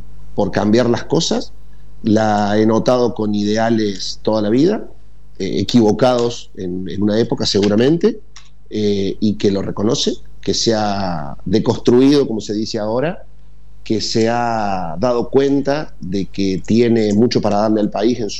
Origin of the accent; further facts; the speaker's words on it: Argentina; no podemos seguir discutiendo sobre lo que ella diga y que nos marque la agenda como argentinos